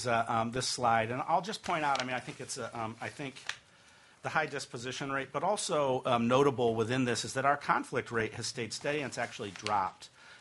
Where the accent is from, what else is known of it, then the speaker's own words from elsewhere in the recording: Indiana, United States; I grew up in Indiana, so it's kind of like farming.